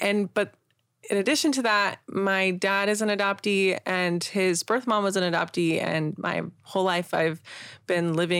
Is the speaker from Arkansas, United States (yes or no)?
no; Indiana, United States; now in California, United States; I live in Northern California, but I'm from Northern Indiana.